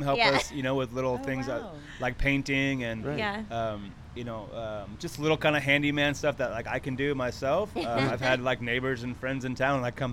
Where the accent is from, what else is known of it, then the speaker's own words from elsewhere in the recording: California, United States; Growing up in Orange County, like, you know, coming to Laguna as a kid